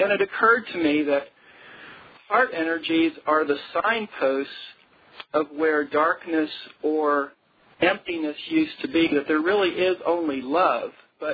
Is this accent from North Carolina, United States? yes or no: yes; North Carolina, United States; Yes, I'm from North Carolina, but today I'm in Georgia.